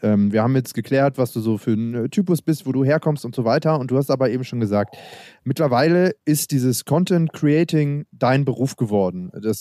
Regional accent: Hamburg, Germany; du kommst aus Hamburg, das hat man vielleicht vorhin schon am Moin gehört, auch meine Heimatstadt

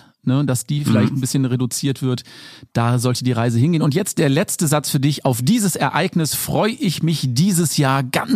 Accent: Cologne, North Rhine-Westphalia, Germany; Ich komme aus der Kölner Ecke. Und wenn man hier so rausschaut, überall Berge. Und bei uns nennt sich das, wo ich lebe, das Bergische Land.

